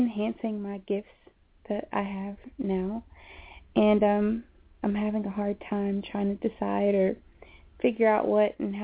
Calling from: Tennessee, United States; I'm calling from Tennessee.

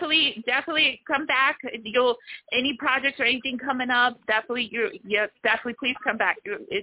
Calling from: Houston, Texas, United States; I'm calling from Houston, Texas.

